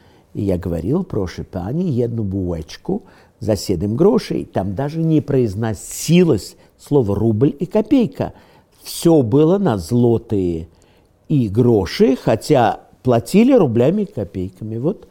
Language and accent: Russian; Vilnius County, Lithuania; also born or lived in Moscow; меня уже отвезли из Москвы, где я родился, в Литву, в старинное имение, которое принадлежало предкам моей семьи по материнской линии, в имение Кривой Погурок, которое находится под Вильнюсом